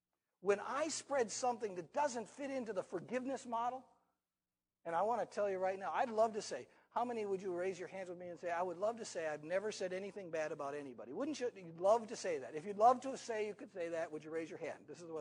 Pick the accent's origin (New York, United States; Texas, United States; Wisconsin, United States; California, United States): Wisconsin, United States; As many of you know, I come from Wisconsin, born and raised there.